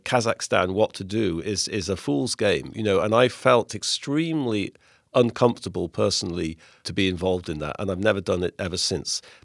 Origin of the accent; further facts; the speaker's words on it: England, United Kingdom; And I'm English, you know, and in the Brexit context